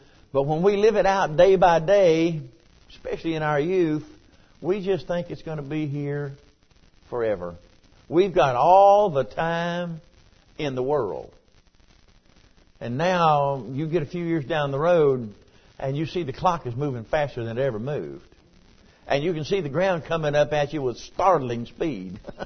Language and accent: English; Marion, North Carolina, United States; we went out on the backside of Marion, North Carolina, where I was raised on Tunnel Ridge. And they don't call it Tunnel Ridge anymore.